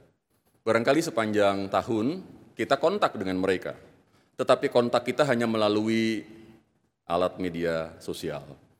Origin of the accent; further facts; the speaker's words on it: Yogyakarta, Special Region of Yogyakarta, Indonesia; Saya itu pernah jadi ketua RT 7 tahun di kampung saya, di Jogja sana.